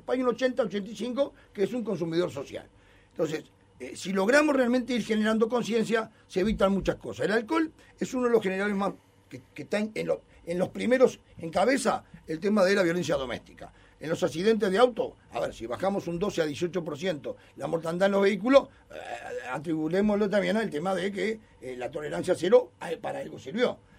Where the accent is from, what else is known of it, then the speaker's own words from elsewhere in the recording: Uruguay; Vos sabés que yo soy muy uruguayo, ¿no?